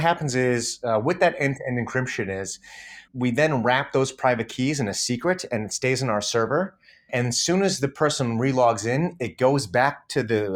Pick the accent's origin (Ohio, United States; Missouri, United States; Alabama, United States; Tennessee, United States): Ohio, United States; Solon; I knew this girl growing up in Solon. I was probably, I don't know, ninth grade, eighth grade. I forget how I met her, probably at Beachwood Mall.